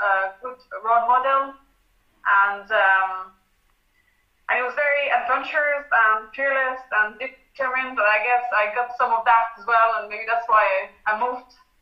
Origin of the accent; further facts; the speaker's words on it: Brittany, France; moved away; also born or lived in Dakar, Senegal / French Polynesia / Paris suburbs; So, I'm from France originally. I'm a French citizen. My dad is from Normandy and my mom is from Brittany. I was born in Dakar in Senegal.